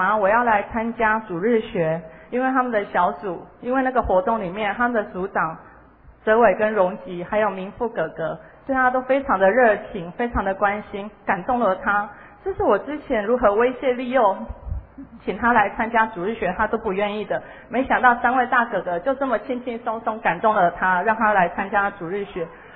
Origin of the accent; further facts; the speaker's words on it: Taiwan; 我们台湾人